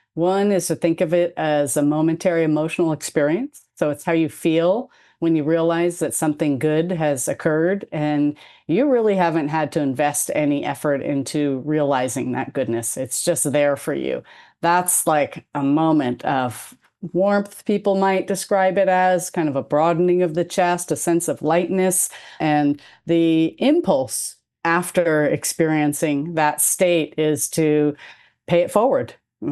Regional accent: Berkeley, California, United States; I'm kind of a townie for Berkeley. I grew up in Berkeley.

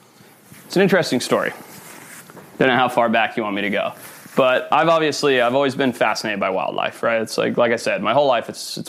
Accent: Zimbabwe; I grew up in Zimbabwe, in the bush in southern Africa, and my family owned safari businesses.

